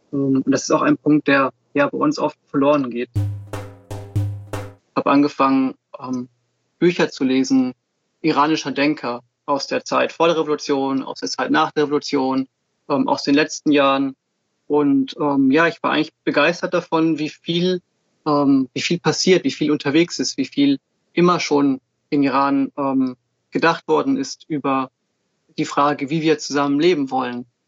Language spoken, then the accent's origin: German; Switzerland; born there; Ich bin in der Schweiz geboren und ich liebe die Schweizer Alpen